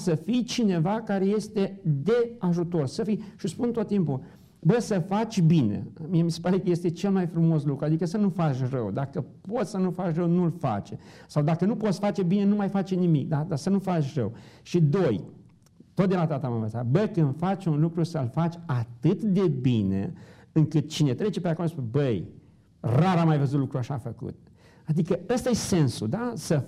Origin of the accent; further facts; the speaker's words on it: Bârsana, Maramureș County, Romania; mi-am dat seama că am plecat din Bârsana Maramureș cu valori frumoase